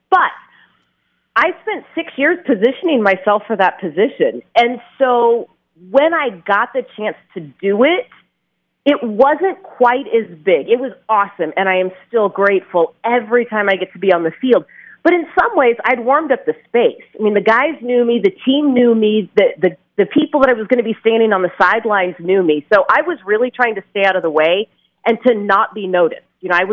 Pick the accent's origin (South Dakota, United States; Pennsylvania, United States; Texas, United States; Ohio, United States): Texas, United States; I grew up in Texas. I went to Southern Methodist University in Dallas.